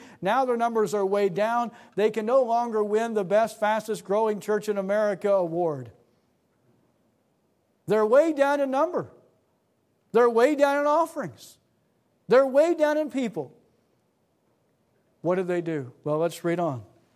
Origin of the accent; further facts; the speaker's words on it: Nashville, Tennessee, United States; I'm from Nashville, it's 660 miles or so.